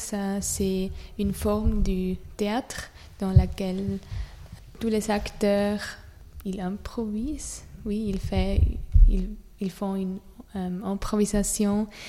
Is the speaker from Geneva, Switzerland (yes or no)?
no; Zurich, Switzerland; Moi, je suis suisse et je viens de Zurich.